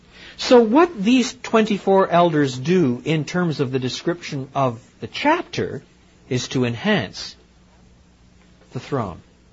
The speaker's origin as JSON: {"language": "English", "country": "Canada", "tie": "born or raised there", "said": "But where I grew up in Canada, you really did get first-class electrical storms."}